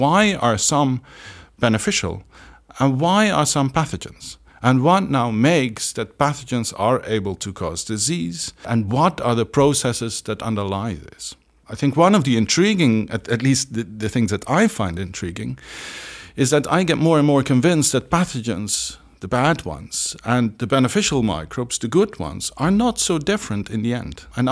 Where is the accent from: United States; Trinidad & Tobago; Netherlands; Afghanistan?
Netherlands; Maastricht, Limburg; born there; English is a second language; I'm Dutch. I was born in Maastricht, son of a fruit grower and a teacher.